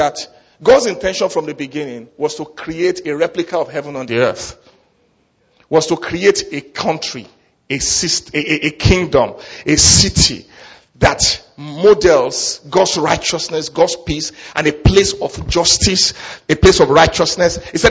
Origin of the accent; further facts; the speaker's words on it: Nigeria; I come from Nigeria, right? That's where I was born. Proud of that. I'm a proud Nigerian guy.